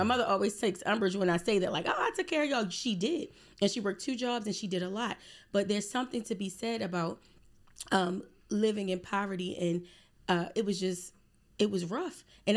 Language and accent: English; Baltimore, Maryland, United States; Baltimore. I'm from Baltimore. I'm serious about it. East Baltimore, to be exact. I was born in West Baltimore, but I grew up in East Baltimore.